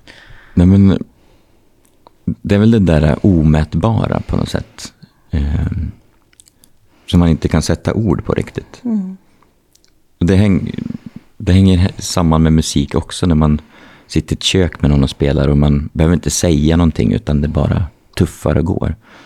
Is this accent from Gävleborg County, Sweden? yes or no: yes; Gävleborg County, Sweden; Vi är inte födda här i Järvsö någon av oss, men från liknande ställen i Hälsingland